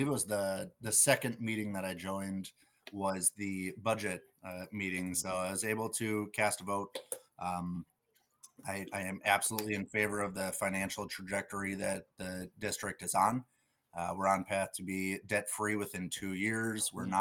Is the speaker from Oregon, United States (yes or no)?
no; Brookfield, Wisconsin, United States; Born and raised in Brookfield.